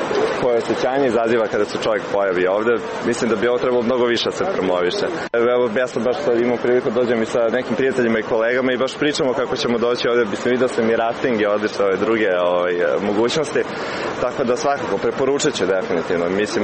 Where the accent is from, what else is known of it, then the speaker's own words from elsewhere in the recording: Belgrade, Serbia; dolazim iz Beograda.